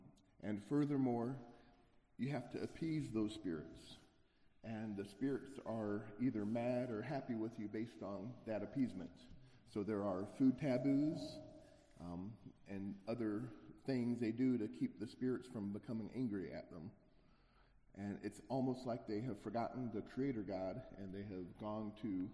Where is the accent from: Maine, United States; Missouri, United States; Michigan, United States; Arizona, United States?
Missouri, United States; I grew up in Missouri. I suppose I'd be what you would call a hillbilly.